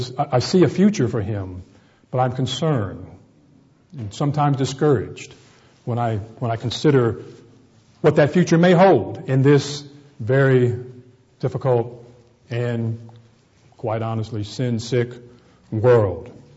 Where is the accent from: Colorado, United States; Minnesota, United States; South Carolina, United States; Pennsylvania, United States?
South Carolina, United States; See, I'm from South Carolina. Sometimes I say fang.